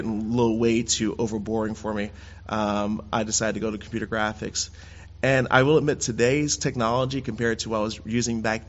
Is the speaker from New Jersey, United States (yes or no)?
yes; Trenton, New Jersey, United States; I was born and raised in Trenton. I went to mainly public schools.